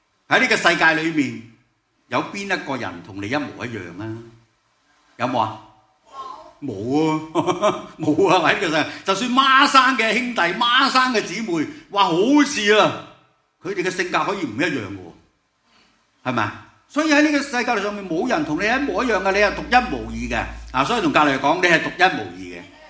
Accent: China; 我们中国人的农历新年

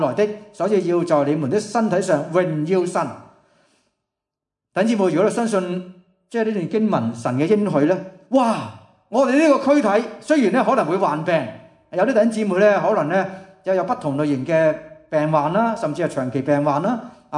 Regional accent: Hong Kong; 我们香港人就说我们间屋。

